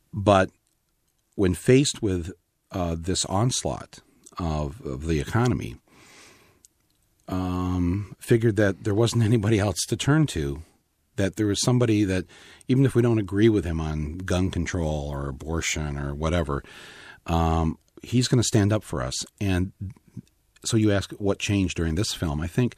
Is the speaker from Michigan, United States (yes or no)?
yes; Flint, Michigan, United States; people that I know, people that I grew up with in Flint, Michigan.